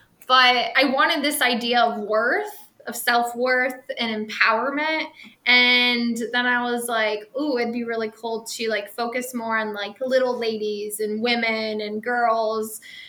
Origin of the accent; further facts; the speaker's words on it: Canton, Ohio, United States; I'm born and raised in Stark County, by the way, from Canton area. Went to Canton Central Catholic, went to Malone. So I've been in Canton most of my life.